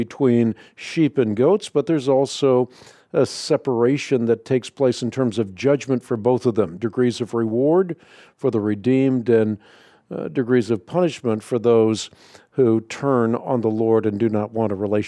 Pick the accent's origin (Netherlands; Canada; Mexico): Netherlands; first language Dutch; English is a second language; I'm Dutch. Dutch is my first language.